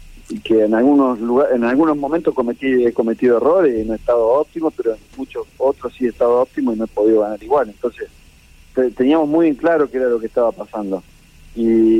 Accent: Plaza Huincul, Neuquén, Argentina; nosotros somos de Neuquén, de Plaza Huinculi, sí, y de Cutralcó, con mi viejo. y no hay muchas cosas para hacer aparte de estar en la empresa y de trabajar.

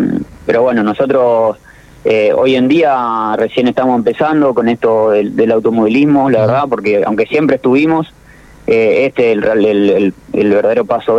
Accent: Máximo Paz, Santa Fe, Argentina; Aparte yo jugué en Máximo Paz, mi pueblo

